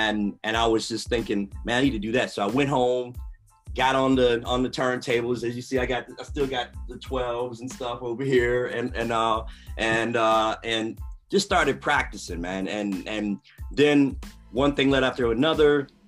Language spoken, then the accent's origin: English; Chicago, Illinois, United States; I'm from Chicago, and it's great to be here.